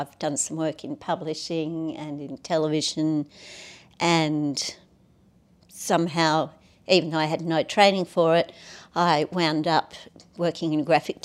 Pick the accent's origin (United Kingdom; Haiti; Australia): Australia; Sydney, New South Wales; also born or lived in Sunshine Coast; I'm 60 years old. I grew up in Australia. I was born in Sydney, and I've lived in Sydney most of my life, apart from spending about 10 years up on the Sunshine Coast near Noosa.